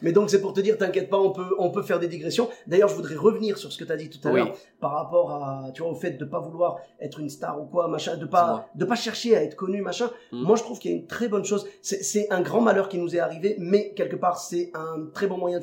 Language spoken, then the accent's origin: French; Clermont-Ferrand, Auvergne-Rhône-Alpes, France; je viens de Clermont-Ferrand, tu sais